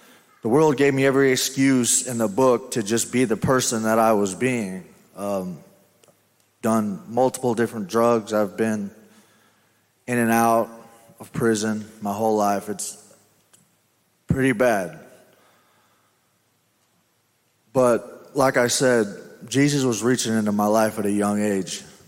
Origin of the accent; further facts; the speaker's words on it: Kewanee, Illinois, United States; I'm from Kewaunee, Illinois. I'm 35 years old. I wasn't really raised in church.